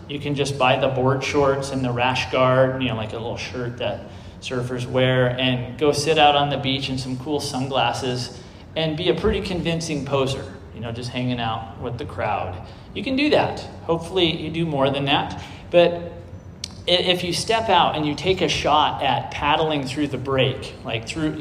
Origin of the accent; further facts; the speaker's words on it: Oregon, United States; I got to learn some about surfing growing up on the Oregon coast.